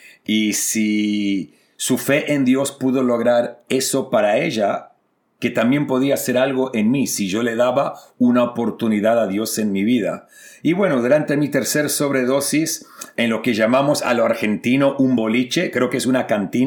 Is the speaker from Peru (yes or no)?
no; Sydney, New South Wales, Australia; Mis padres emigraron desde Buenos Aires, Argentina, a Sydney en el 74. Así que yo soy australiano de nacimiento y crecí en Australia